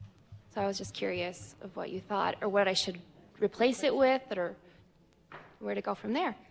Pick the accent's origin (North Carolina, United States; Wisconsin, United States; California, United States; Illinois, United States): Wisconsin, United States; Ashland; I'm from Ashland, Wisconsin.